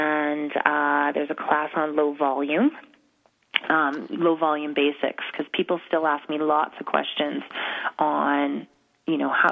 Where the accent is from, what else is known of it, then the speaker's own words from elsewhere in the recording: Canada; For me, being Canadian and with the small kids, mm-hmm. traveling is difficult.